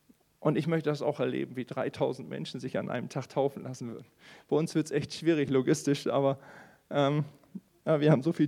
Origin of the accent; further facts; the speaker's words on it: Northern Germany, Germany; Und ich komme aus Norddeutschland und Wasser ist so mein Element.